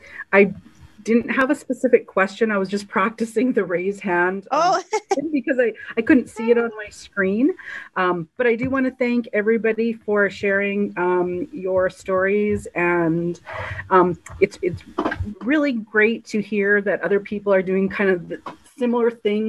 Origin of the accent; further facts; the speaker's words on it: Saskatchewan, Canada; I'm from Saskatchewan.